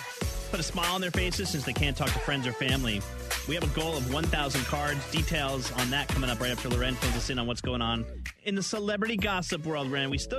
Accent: New Jersey, United States; Growing up in New Jersey, it was Gary and Harry, and then I moved.

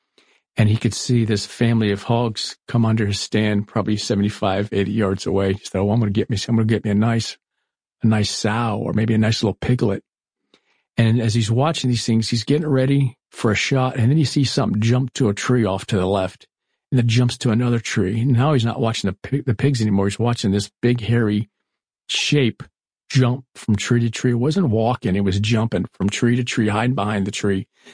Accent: Florida, United States; I was growing up in Florida. We had the Everglades just outside of us.

